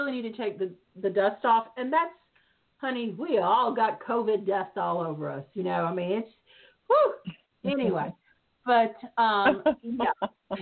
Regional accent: the South, United States; I'm from the South. I don't know where you're from, but we were told kill them with kindness and smile and nod.

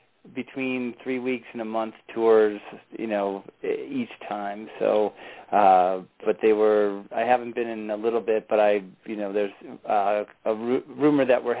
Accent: Buffalo, New York, United States; Well, I grew up in Buffalo, New York

